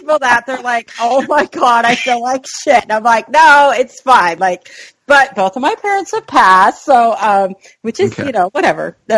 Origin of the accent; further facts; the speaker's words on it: Pittsburgh, Pennsylvania, United States; I'm from Pittsburgh, actually, is where all my family lives